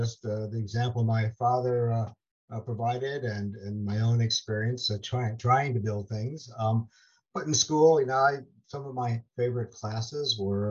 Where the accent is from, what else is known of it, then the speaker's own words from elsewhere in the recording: Illinois, United States; Well, growing up in Illinois, I was lucky that when I went to the local college, it was the University of Illinois in Urbana-Champaign